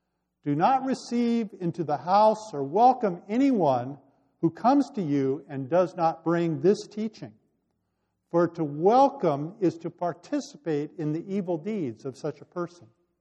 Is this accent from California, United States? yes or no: yes; Santa Monica, California, United States; I grew up in Santa Monica, California. I probably wasn't paying attention when we talked about our city's history in school